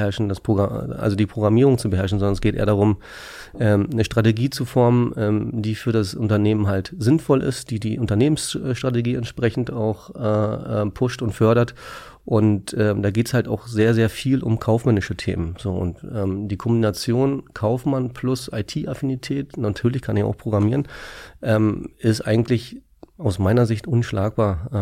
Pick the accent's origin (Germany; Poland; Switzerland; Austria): Germany; Berlin; Ja, ich bin hier in Berlin mehr oder weniger aufgewachsen und deswegen wollte ich hier unbedingt bleiben.